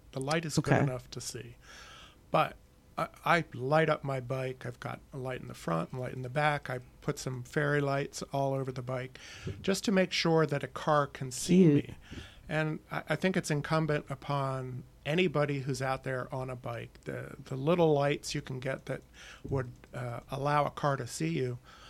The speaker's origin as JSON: {"language": "English", "town": "Washington", "region": "District of Columbia", "country": "United States", "said": "Yeah, I'm from Washington, D.C."}